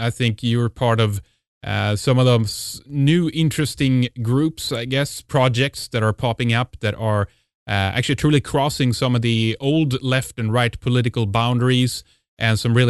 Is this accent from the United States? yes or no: no; Sweden; from Sweden.